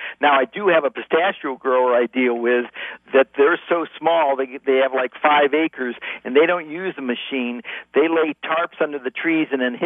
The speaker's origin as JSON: {"language": "English", "region": "Ohio", "country": "United States", "tie": "born or raised there", "said": "I know I grew up in Ohio, and we always had a bowl of nuts with those wonderful kind of stainless steel cracker things."}